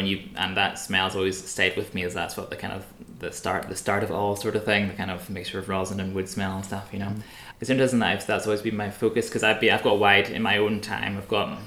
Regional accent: Northern Ireland, United Kingdom; moved away; Yeah, I've always seen myself as Irish.

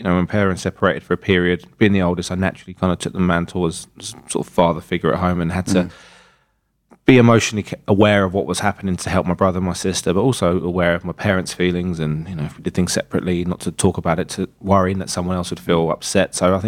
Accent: Wimbledon, London, United Kingdom; my parents moved us to Wimbledon when we were a small child. So basically from sort of 0 to 14, I grew up in Wimbledon.

